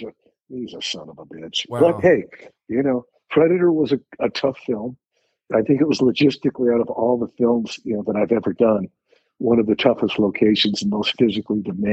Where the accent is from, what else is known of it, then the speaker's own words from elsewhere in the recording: Woodland Hills, California, United States; When I was a kid, okay, we grew up in Woodland Hills.